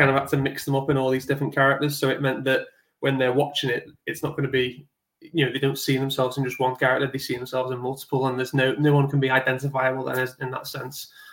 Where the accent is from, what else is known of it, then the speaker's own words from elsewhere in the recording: Southport, North West England, United Kingdom; Yeah, I'm from Southport, my whole family like from Liverpool.